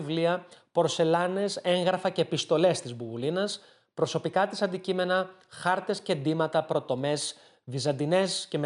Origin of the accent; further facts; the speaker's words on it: Spetses, Attica, Greece; Τα αδέλφια μου και εγώ μεγαλώσαμε στις Πέτσες, στο σπίτι της Μπουμπουλίνας, το οποίο είναι σήμερα το σημερινό μουσείο Μπουμπουλίνας, μέρος του οποίου βέβαια παραμένει ακόμα και σήμερα η οικία μας.